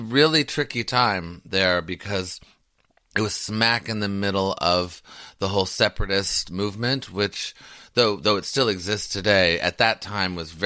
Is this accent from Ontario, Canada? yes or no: no; Quebec, Canada; I grew up in Canada, which, you know, still has remnants of the empire. But I was in the French section, you know, Quebec. So they're very, they're kind of anti-British, though we were English.